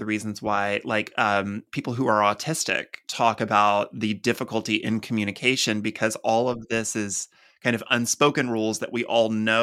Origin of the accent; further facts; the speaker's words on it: Texas, United States; also born or lived in Huntington, West Virginia; I was born in West Virginia down south, Huntington. But I was raised in Texas and now I live here in the Midwest.